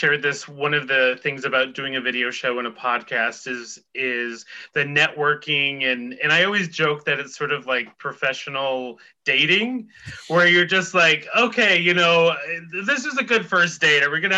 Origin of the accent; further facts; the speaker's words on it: New York, United States; And so I'm from Northern New York, and I was just revealing to her that I'd never been to the Jersey Shore.